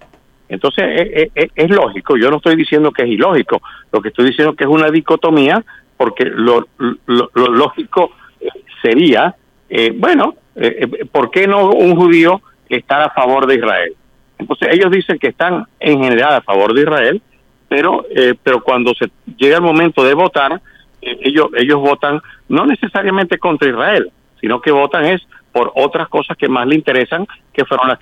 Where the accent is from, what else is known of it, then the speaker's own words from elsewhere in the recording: Venezuela; yo soy originalmente de Venezuela